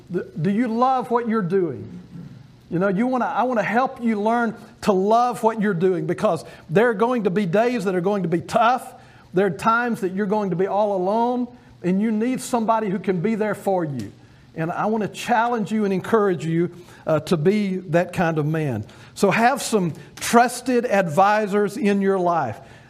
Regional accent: Alabama, United States; Well, I grew up in Alabama, and in Alabama football was big all my life.

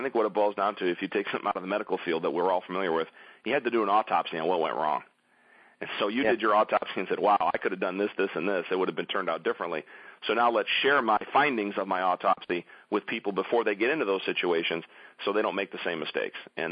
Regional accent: Detroit, Michigan, United States; you know, I'm from Detroit, and the big news now in Detroit, of course, is the bankruptcy.

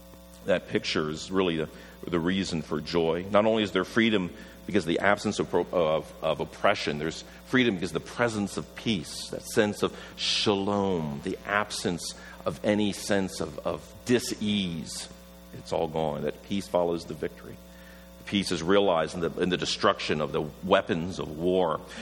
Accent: Pennsylvania, United States; Where I grew up in Pennsylvania, Lancaster County, surrounded by the Amish.

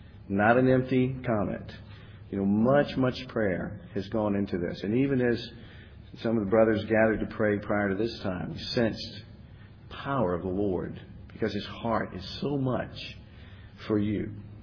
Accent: Virginia, United States; Welcome, everyone. … I'm from Virginia. It's great to be here.

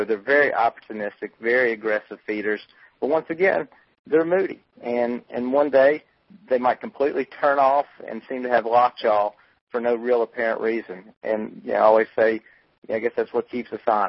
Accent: North Carolina, United States; now in Louisiana, United States; where I grew up in North Carolina, at least on the coast of North Carolina. Always heard them referred to as puppy drum. Down here in Louisiana

